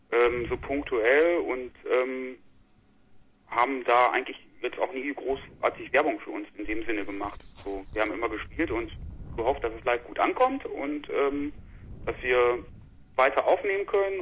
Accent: Hamm, North Rhine-Westphalia, Germany; now in Duisburg, Germany; ursprünglich halt sind wir alle aus Hamm, alle vier, und Zwiebel und ich sind nach Duisburg gezogen, ich durchs Studium

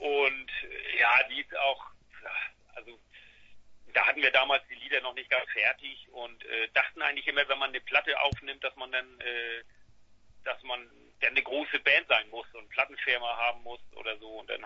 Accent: Flensburg, Schleswig-Holstein, Germany; Aber sonst, wir sind gebürtige Flensburger, ne? Sind hier aufgewachsen

